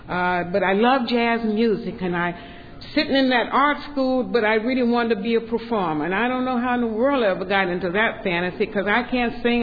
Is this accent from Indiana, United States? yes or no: no; Georgia, United States; I grew up in Georgia in a very staunch conservative Baptist faith.